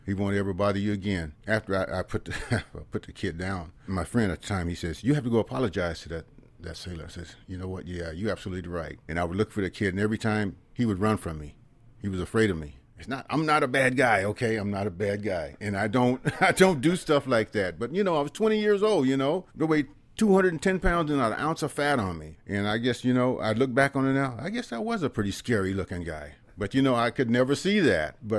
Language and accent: English; Fresno, California, United States; growing up in West Fresno, everything that I knew in my life was within 1 mile, you know, other than we played, you know, sports against another high school. You know, Dos Palos was the furthest I'd ever been in my life, 50 miles away.